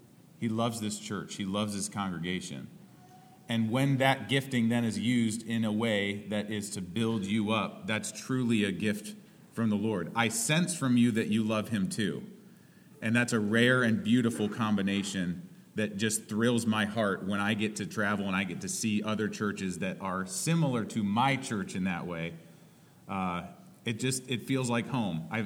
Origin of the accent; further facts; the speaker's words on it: Cleveland, Ohio, United States; I'm from the Cleveland, Ohio area, and so I'm also a Browns Indians fan